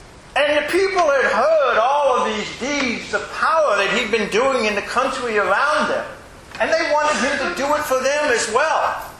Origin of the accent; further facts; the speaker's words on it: Indiana, United States; now in Sterling, United States; the church that I grew up in Indiana, and where I was ordained as a pastor